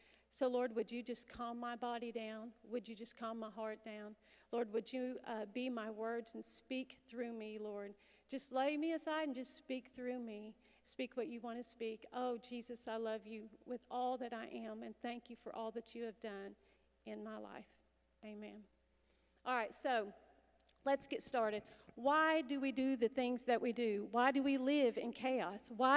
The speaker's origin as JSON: {"language": "English", "region": "Kentucky", "country": "United States", "accent": "Kentucky drawl", "said": "When I do speak fast, I go into that Kentucky drawl, because I'm from Kentucky"}